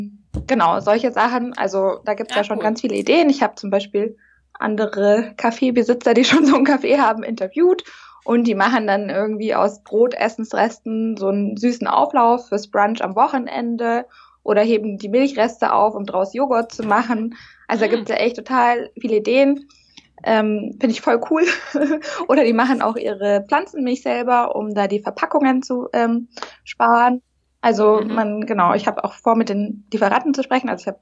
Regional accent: Munich, Bavaria, Germany; ich komme aus München, ich bin 32 Jahre alt.

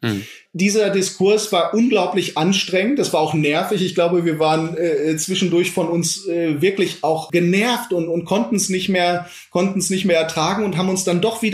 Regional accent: Iserlohn, North Rhine-Westphalia, Germany; now in Leipzig, Germany; Ich habe meine alte Heimat, das ist Iserlohn nach wie vor, die nach Regen riechende Luft, die Wälder, das ist eine Heimat, die immer bleiben wird. Aber ich habe auch diese neue Heimat

